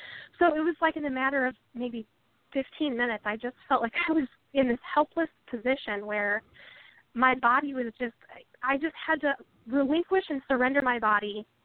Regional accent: Indiana, United States; also born or lived in New Mexico; So I am a Midwestern gal. I'm born and raised in Indiana, so I'm very proud to be a Hoosier.

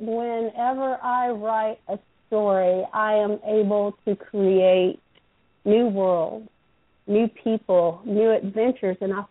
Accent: Waco, Texas, United States; I did forget to mention that originally I'm from the Waco area, so the Blackland Plains area.

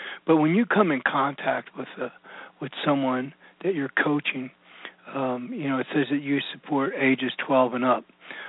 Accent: Philadelphia, Pennsylvania, United States; now in Houston, United States; Okay, so what part of the Jersey Shore? Because I'm from Philadelphia.

